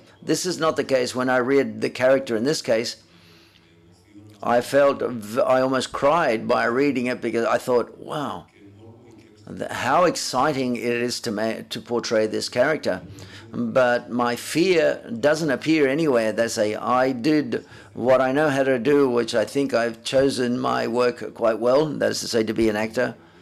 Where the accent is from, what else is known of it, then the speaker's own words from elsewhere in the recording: Brazil; English is a second language; Hi, I'm from Brazil.